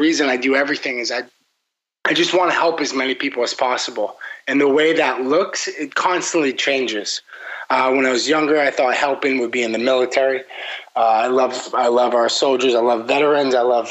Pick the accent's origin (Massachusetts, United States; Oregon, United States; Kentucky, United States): Massachusetts, United States; also born or lived in Vermont; now in Miami, United States; Personally, I'm in Miami right now. Not always a tropical weather type of guy. I grew up in Massachusetts. I went to college up in Vermont. I went to grad school in Vermont.